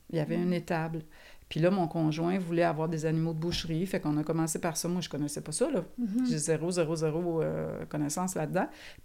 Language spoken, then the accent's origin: French; Valleyfield, Quebec, Canada; also born or lived in Montreal; C'est un petit village dans l'ouest du Québec, près d'Orion-Vaudreuil, Valleyfield, coin-là, sud-ouest du Québec. Et donc, moi, je dis que je viens de là, mais tu sais, je suis née à Montréal, j'ai resté longtemps à Montréal